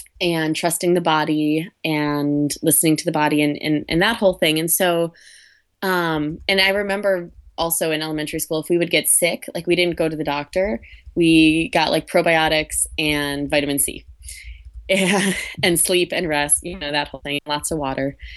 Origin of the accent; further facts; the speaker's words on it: Chicago, Illinois, United States; I was a kid. I grew up in Chicago, and my dad every summer would do a garden in the backyard.